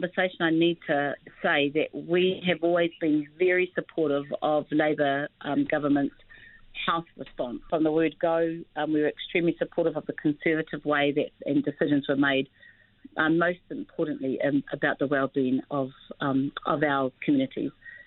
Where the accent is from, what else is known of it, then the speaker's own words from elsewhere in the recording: Pātia, Taranaki, New Zealand; born there; I was born in Taranaki, actually in Pātia. I come from Ngāti Rūni and ngā rauru and ngā ruahine iwi.